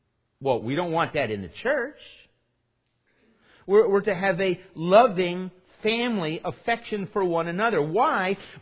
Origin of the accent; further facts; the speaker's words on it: United States; When we went to the Ukraine, they could be upset with us because we're Americans.